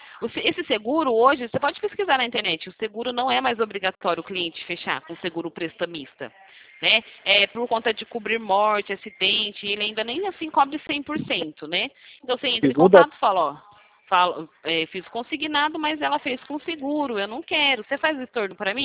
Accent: São Paulo, Brazil; do interior, sou de São Paulo

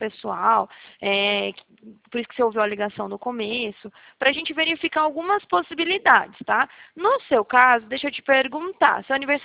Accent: Atibaia, São Paulo, Brazil; aqui na minha região, que eu sou de Atibaia

